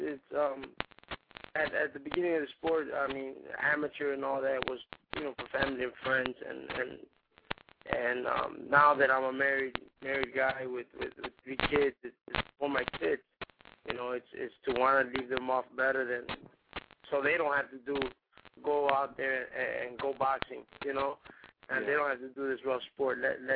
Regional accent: Chicago, Illinois, United States; And I mean, we're from Chicago, man. We can take a good butt whooping and give one out too.

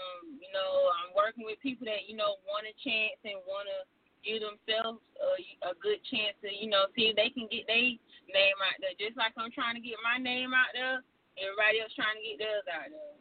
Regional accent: Georgia, United States; now in Texas, United States; I'm from Georgia, but I live in Texas now.

